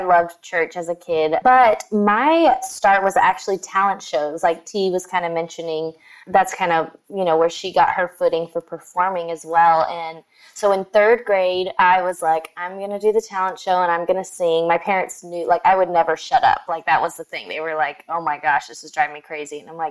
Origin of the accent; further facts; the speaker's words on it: Sugar Land, Texas, United States; Well, my parents chose Sugar Land in 1995, I guess, like, yeah, when I was born, because it wasn't super populated.